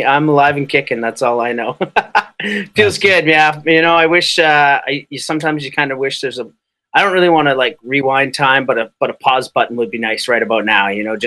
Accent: Vancouver, British Columbia, Canada; I grew up in Vancouver, and my parents have lived here for about 25 years.

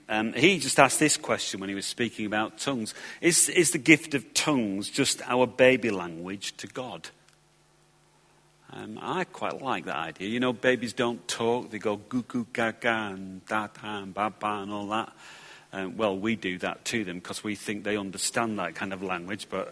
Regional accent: England, United Kingdom; I'm English.

